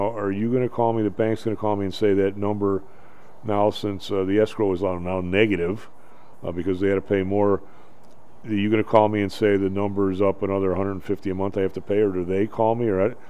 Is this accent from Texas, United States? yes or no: no; Evergreen Park, Illinois, United States; I grew up in Evergreen Park